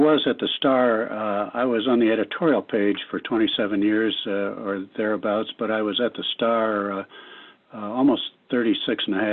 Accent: Woodstock, Illinois, United States; born there; I was born in Woodstock, Illinois, a small town northwest of Chicago.

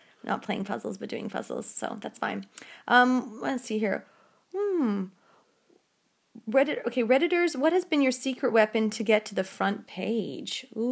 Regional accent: Canada; well, I'm Canadian, so we didn't do that.

